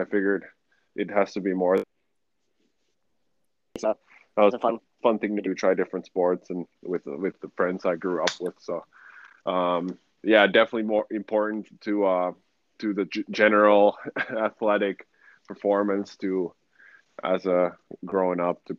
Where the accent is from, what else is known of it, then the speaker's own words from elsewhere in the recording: Finland; when I moved over from Finland, I played 1 year, 2 years to kind of get that exposure to a college.